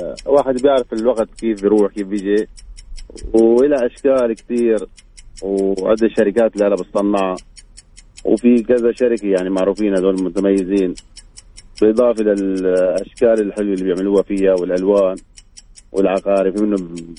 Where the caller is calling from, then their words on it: Mecca, Makkah Province, Saudi Arabia; اكلمك من مكه